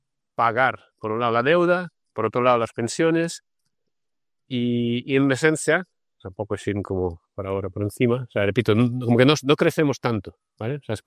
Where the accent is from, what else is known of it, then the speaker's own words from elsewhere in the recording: Russia; como yo vengo de Rusia, ¿no? Es como un país que era un país, vamos a llamarlo como, pues sí, pobre, pero bueno, gris, ¿no?